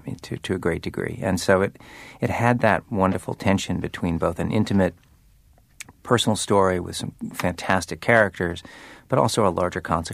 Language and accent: English; New England, United States; I grew up in New England along the water, and for us it was the 1938 hurricane that seemed to sort of be etched into the sort of cultural memory of our region.